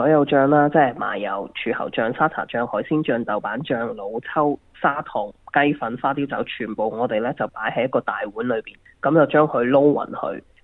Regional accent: Hong Kong; 咁我哋香港人打边炉啊，梗系唔少得鸡煲啦。

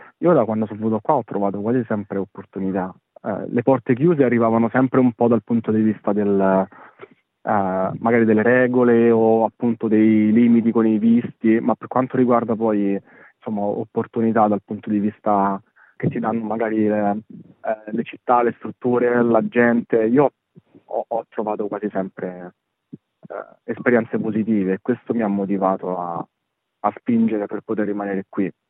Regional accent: Aprilia, Lazio, Italy; Noi veniamo da Aprilia, che va al sud di Roma, una mezz'oretta di macchina al sud di Roma.

